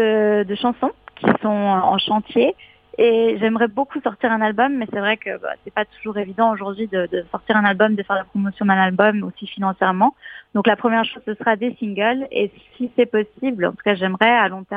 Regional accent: Switzerland; je suis chez moi en Suisse et j'avais envie de retourner à Paris

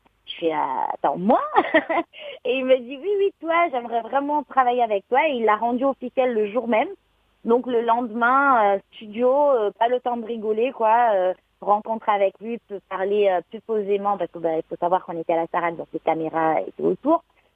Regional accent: Réunion, France; de là où je viens de La Réunion, j'ai fait mon petit chemin

